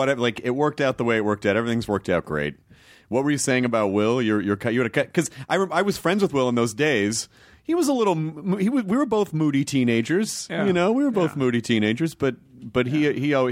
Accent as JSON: {"language": "English", "country": "United Kingdom", "said": "hello, I'm a British person."}